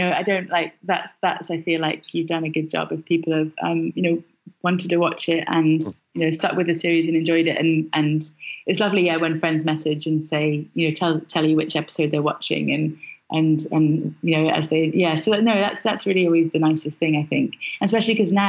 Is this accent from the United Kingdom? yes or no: yes; Scotland, United Kingdom; I grew up in Scotland, just near Loch Lomond.